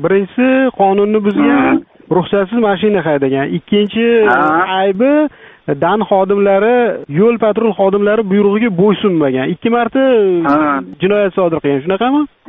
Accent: Bagat, Xorazm Region, Uzbekistan; born there; Xorazm viloyati Bog'ot tumanida tug'ilganman.

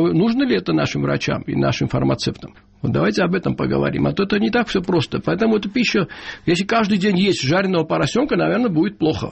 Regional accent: Georgia; хотя вот мы, грузины, немножко живем по-другому.

